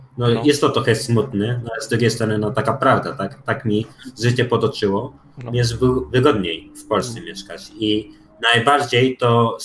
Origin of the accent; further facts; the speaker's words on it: Japan; więc też jestem trochę dziwnym Japończykiem